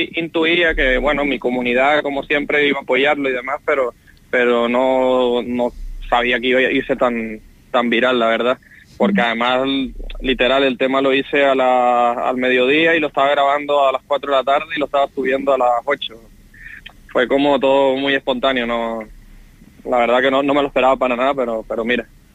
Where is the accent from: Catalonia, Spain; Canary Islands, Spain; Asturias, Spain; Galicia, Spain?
Canary Islands, Spain; hispano-venezolano, canario, llevo toda la vida en Canarias. Realmente yo no nací en Canarias, pero me considero totalmente canario porque llevo, pues eso, casi toda la vida y todas mis amistades son de Canarias, toda mi gente con la que he crecido es de Canarias